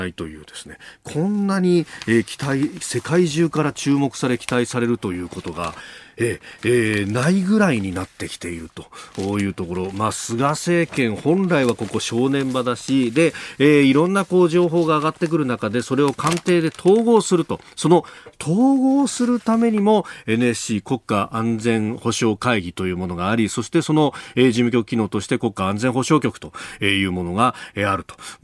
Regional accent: Yokosuka, Kanagawa, Japan; 奥山さんも私も横須賀の出身でして、

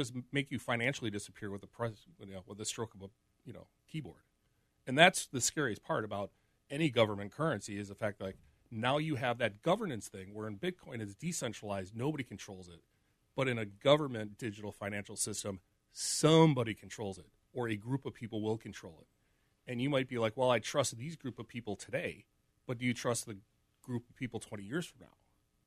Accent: United States; I cannot go to Binance as an exchange because I'm an American

